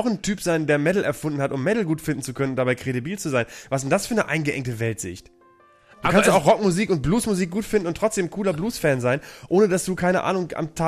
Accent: Bremen, Germany; in Bremen-Fegesack, meinem Heimatort

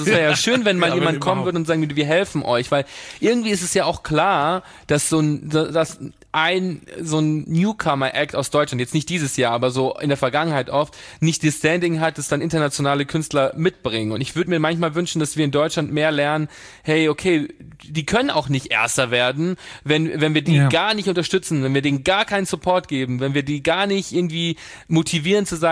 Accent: Italy; ich bin ja Italiener

